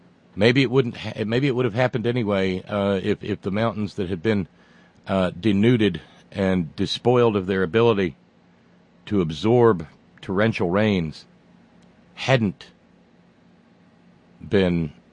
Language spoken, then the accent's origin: English; Clendenin, West Virginia, United States; Just a few miles from here, my hometown of Clendenin has been totally wiped out.